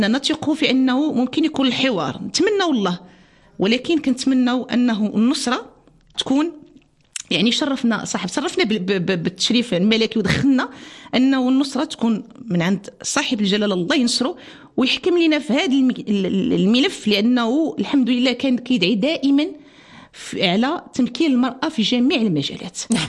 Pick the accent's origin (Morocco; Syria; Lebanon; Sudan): Morocco; عندما تقفلوا كاع الابواب احنا كمغاربه